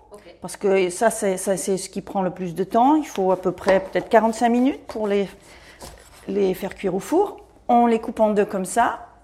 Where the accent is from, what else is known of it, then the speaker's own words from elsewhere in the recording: London, United Kingdom; suis peut-être un peu plus anglaise que française. Et oui, c'est vrai que j'ai beaucoup voyagé. Et en fait, l'Angleterre, et moi, j'ai grandi à Londres.